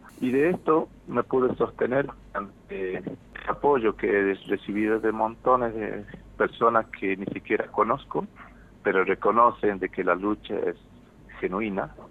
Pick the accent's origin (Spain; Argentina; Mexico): Argentina; como ciudadanos argentinos, y que yo, siendo descendiente de un pueblo indígena de la zona norte